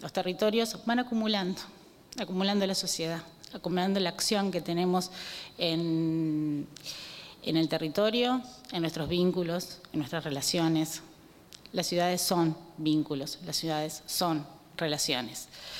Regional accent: Montevideo, Uruguay; soy vecina de Montevideo, de acá, de unas cuadras. Fui a la Escuela República Argentina, en Colonia y Cuareim. Hice toda mi formación escolar, secundaria y la universidad en Montevideo

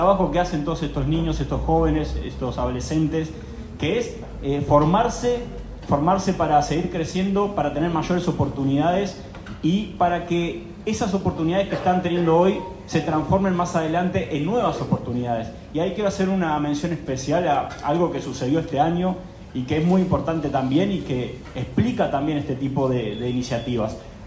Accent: Maldonado, Uruguay; yo soy de Maldonado.

